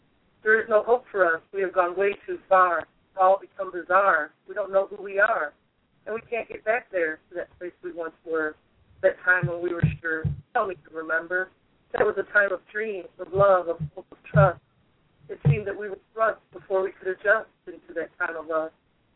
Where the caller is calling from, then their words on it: Limestone, Tennessee, United States; I'm calling from Limestone, Tennessee.